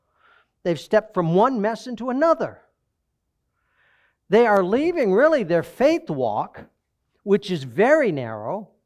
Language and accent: English; United States; born there; I was born in America.